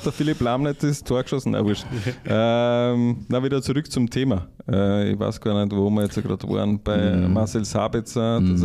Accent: Styria, Austria; Heißt, wir sind beide Steirer.

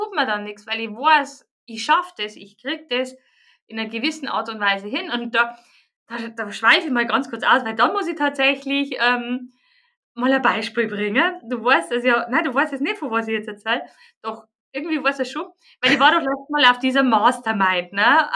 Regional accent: Bavaria, Germany; accent: Bavarian; ich komme aus Bayern, ich kann kein Hochdeutsch, deswegen müsst ihr mit Bayerisch zurechtkommen.

